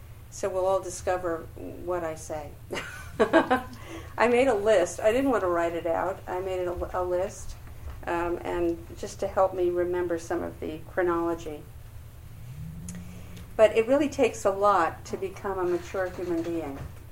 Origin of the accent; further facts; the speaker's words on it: New York, United States; And I grew up on Long Island, which is just east of New York City, during the Eisenhower and Kennedy years. I was a child. And in the suburbs